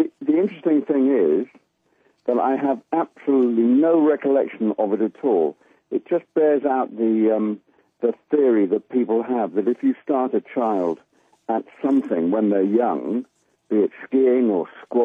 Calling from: Wales, United Kingdom; I'm calling in from home, Wales.

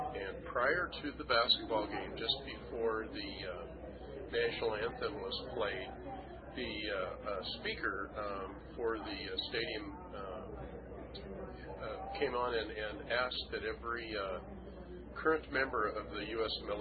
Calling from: Walterville, Oregon, United States; Oh, by the way, I'm calling from Walterville, Oregon.

